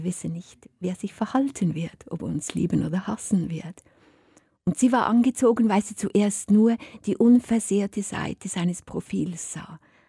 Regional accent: Schwyz, Switzerland; Ich bin ja in der Innerschweiz aufgewachsen, die katholisch ist, in Schwyz.

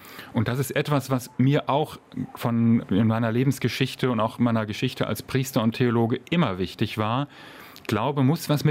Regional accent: North Rhine-Westphalia, Germany; Ich komme aus dem Sauerland.

